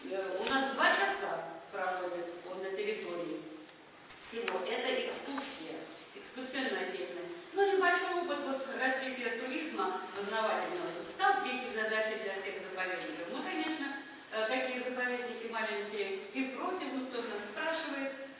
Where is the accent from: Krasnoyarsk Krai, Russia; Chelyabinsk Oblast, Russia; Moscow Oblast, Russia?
Moscow Oblast, Russia; Мы боялись сказать, что мы из Подмосковья.